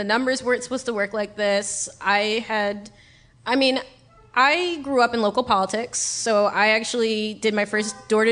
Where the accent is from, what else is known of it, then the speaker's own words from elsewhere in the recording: New York, United States; Yeah, I was born and raised in New York.